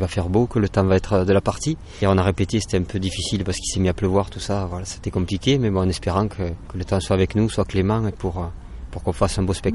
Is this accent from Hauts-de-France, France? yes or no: no; Montpellier, Occitanie, France; also born or lived in Carcassonne / Limoux; moi je suis né à Montpellier, j'ai grandi dans le sud, j'ai évolué à Carcassonne, à Limoux, voilà, tout ce coin-là, c'est mon pays